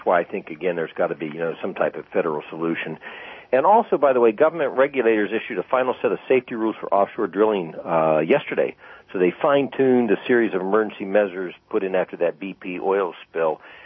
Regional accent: Ohio, United States; my home state's Ohio

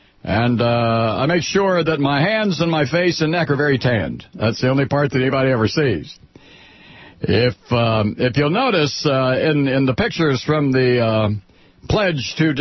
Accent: Ohio, United States; You know, I'm from Ohio, and we don't get much sun there.

